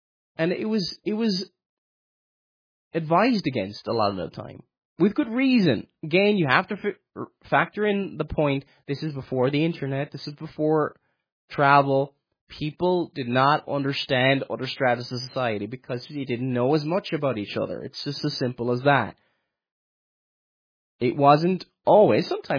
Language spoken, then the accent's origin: English; Ireland; And because, look, I'm Irish. Irish people speak completely different.